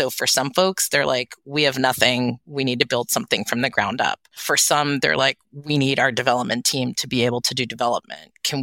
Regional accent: New York, United States; now in Los Angeles, United States; I am a born and raised New Yorker, but I live in LA. Not sure when I'm going to stop saying that I'm from New York, but I live in LA.

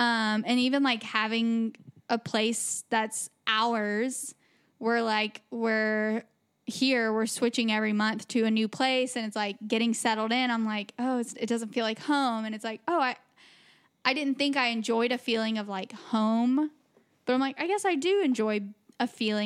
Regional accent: United States; she asked where we were from. And I was like, we're from the United States.

